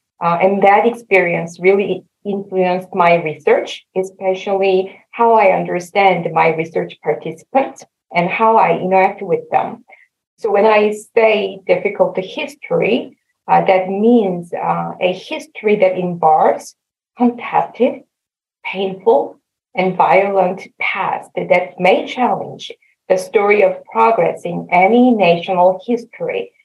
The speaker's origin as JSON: {"language": "English", "region": "Seoul", "country": "South Korea", "tie": "born or raised there", "second_language": "English", "said": "I was born and raised in Seoul, Korea. I also went to K-12 school in South Korea."}